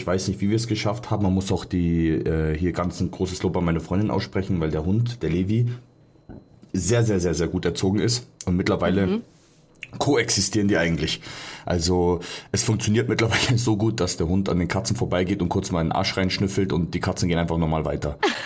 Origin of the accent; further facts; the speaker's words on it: Munich, Bavaria, Germany; Ja, genau. Ich komme aus München.